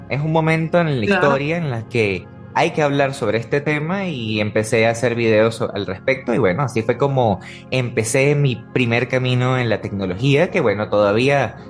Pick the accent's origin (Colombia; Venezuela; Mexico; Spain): Venezuela; born there; nací en Venezuela, tengo 25 años.